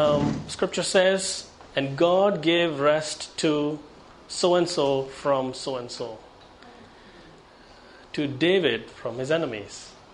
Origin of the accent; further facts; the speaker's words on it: India; I became a Christian almost 10 years ago. I came from India. I was in graduate school.